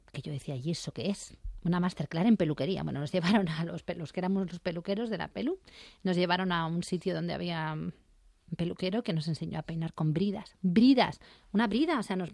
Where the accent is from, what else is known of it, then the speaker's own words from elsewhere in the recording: Madrid, Community of Madrid, Spain; Yo de Madrid. Mi familia es de Jaén, pero yo soy de Madrid.